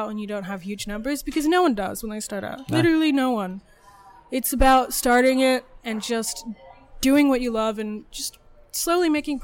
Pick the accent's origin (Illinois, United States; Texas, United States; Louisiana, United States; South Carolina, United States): Louisiana, United States; New Orleans; I grew up in New Orleans. There's not really, it's not the best area for horses. I mean, it's all swamp and it's just constantly raining.